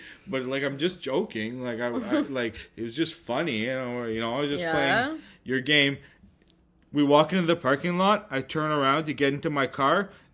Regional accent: Quebec, Canada; I'm from Quebec, after

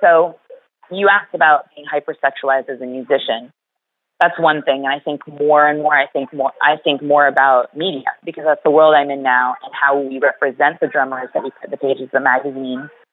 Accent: New York City, New York, United States; we're from New York City. We toured from New York to here.

